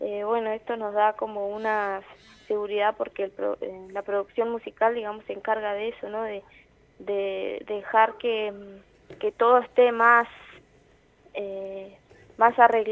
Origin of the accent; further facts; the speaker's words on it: Centenario, Neuquén, Argentina; casi todos viven en Neuquén, en la zona oeste de Neuquén. Yo soy de Centenario.